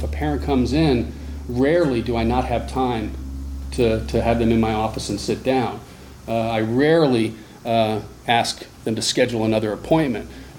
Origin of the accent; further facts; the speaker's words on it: Washington, District of Columbia, United States; I grew up in Washington, D.C. It's really hard to make that smaller community happen in a very large city.